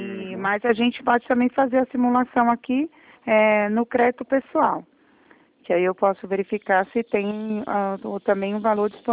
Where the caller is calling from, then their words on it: São Paulo, Brazil; Eu falo de São Paulo.